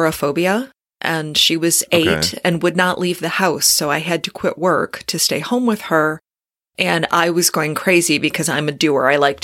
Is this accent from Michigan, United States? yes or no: yes; Troy, Michigan, United States; moved away as an adult; now in Atlanta, United States; I am. I grew up in Berkeley, Troy, Madison Heights area.